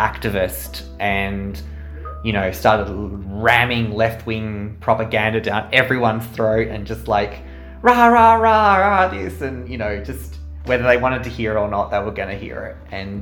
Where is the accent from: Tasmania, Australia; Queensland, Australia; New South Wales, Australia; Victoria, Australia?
New South Wales, Australia; Sydney; I was born and raised in Sydney. So very privileged in that sense. Grew up in the southeastern suburbs. My sort of like the Maroubra, Kingsford sort of area.